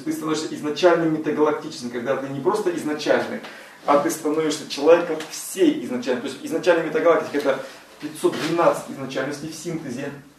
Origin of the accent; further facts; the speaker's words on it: Russia; То есть я россиянин, я гражданин, и есть какие-то необязательства, я живу здесь.